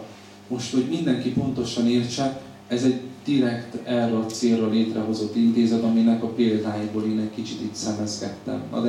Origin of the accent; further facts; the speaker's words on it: United States; Én ezt zsidóként és amerikaiként elfogadhatatlannak tartom.